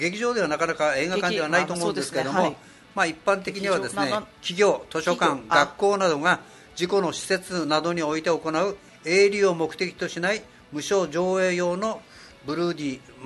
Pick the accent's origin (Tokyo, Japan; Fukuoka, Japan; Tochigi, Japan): Tochigi, Japan; まあ、私も栃木県の出身なんですけども